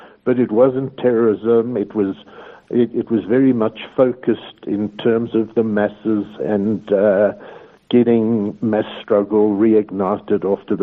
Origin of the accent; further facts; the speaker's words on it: Johannesburg, Gauteng, South Africa; I grew up in Johannesburg, a part called Yeovil, which I think with a lot of Jewish immigrants was a bit like part of New York